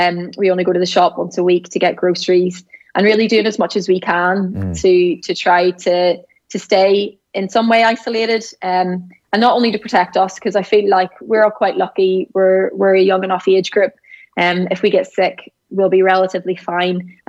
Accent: Northern Ireland, United Kingdom; Obviously, I'm Northern Irish, so I know what's happening at home in the north.

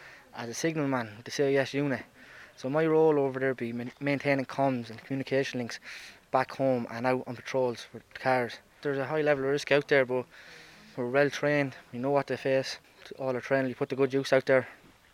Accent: Kildare, Ireland; from Mathai County, Kildare.

